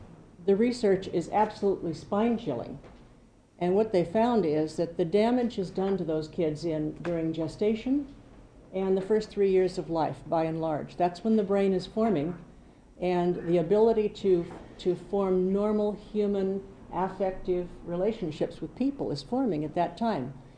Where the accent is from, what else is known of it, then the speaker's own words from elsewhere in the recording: Fairbanks, Alaska, United States; Thank you. … from Fairbanks.